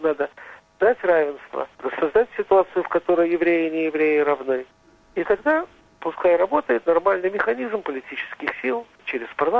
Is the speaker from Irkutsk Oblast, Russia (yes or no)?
no; Novosibirsk, Novosibirsk Oblast, Russia; now in Jaffa, Israel; я, уроженец Новосибирска, могу жить в Яффе